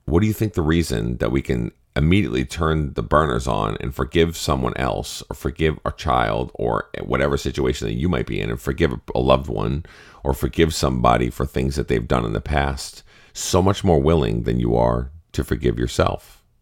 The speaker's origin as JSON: {"language": "English", "region": "Massachusetts", "country": "United States", "said": "I'm from Massachusetts."}